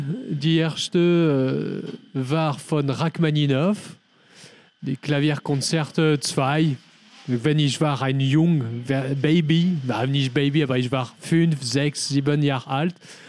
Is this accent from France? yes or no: yes; Saint-Brieuc, Brittany, France; German is a second language; weil ich war Organist in Kathedrale von Saint-Brieuc in Bretagne, wo ich meine Heimat.